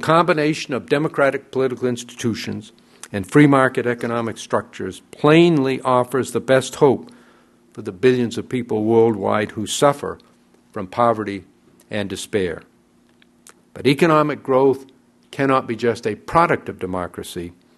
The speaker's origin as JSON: {"language": "English", "region": "Maine", "country": "United States", "tie": "born or raised there", "said": "gathered before me in a federal courtroom in my home state of Maine"}